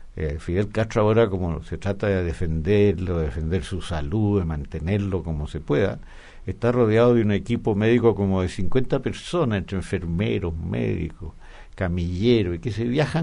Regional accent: Cuba; moved away; Yo salí de Cuba a fines de marzo, comienzos de abril del año 71. Ya. Así que hace un buen rato.

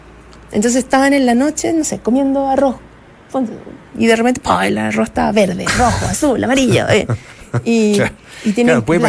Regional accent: Salvador, Atacama, Chile; yo crecí en el desierto de Atacama. Yo soy de Salvador, que es un mineral ahí que está...

